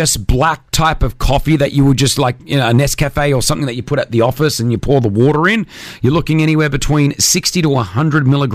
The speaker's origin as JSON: {"language": "English", "country": "Australia", "said": "mate, I'm Aussie."}